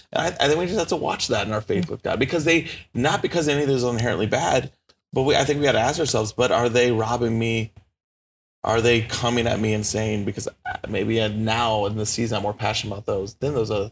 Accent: the South, United States; I was surprised, and I will admit this, that, you know, I've been growing up in the South.

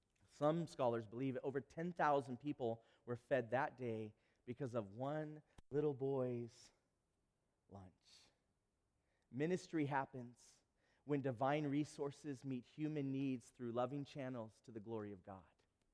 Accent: San Bernardino, California, United States; I'm from San Bernardino, California.

